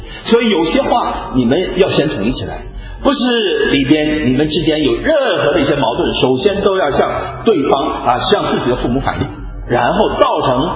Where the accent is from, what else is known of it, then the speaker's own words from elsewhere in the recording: China; 所以我们中国人都知道，最近啊，我们跟台湾海峡这样的一种关系